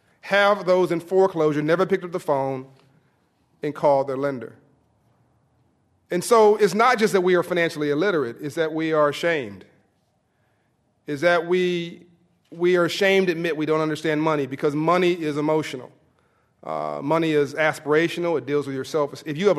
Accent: Compton, California, United States; I grew up in Compton, California, in South Central LA. If I could do it, you could do it.

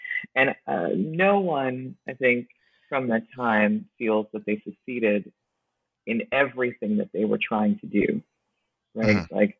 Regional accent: Brooklyn, New York, United States; So the thing growing up in Brooklyn, it's like folks were African, folks were Caribbean, folks were Latinx, folks were African American.

